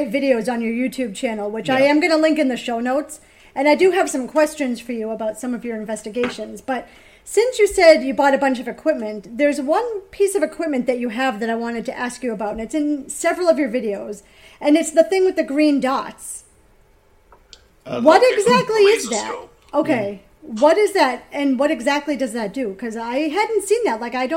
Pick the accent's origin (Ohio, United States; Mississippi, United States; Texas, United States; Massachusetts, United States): Massachusetts, United States; Easton; So I grew up in Easton, so I was the next town over. So I'm very familiar. We were always in that area of Brockton because that's where we went.